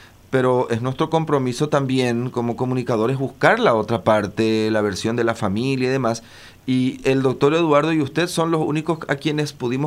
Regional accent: San Pedro, Paraguay; soy de la zona norte del país... también soy de San Pedro de Cuamandillú específicamente

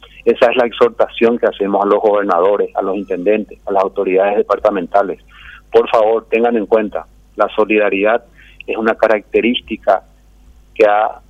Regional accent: Paraguay; todos somos paraguayos, todos somos iguales

